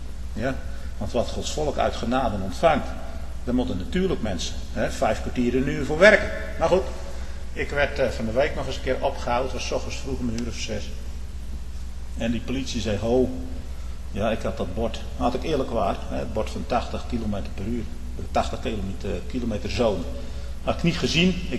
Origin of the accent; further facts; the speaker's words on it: Netherlands; accent: Dutch; Want hij hoorde aan mijn accent dat ik van Hollandse afkomst was.